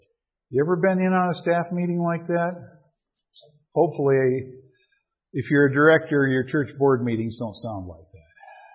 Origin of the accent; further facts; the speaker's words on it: Minnesota, United States; Like I said, I'm from Minnesota.